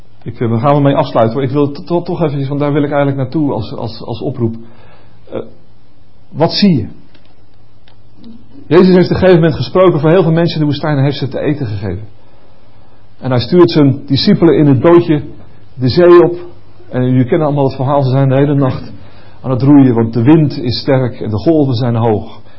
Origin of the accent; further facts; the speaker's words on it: Netherlands; We weten allemaal, zeker als Hollanders weten we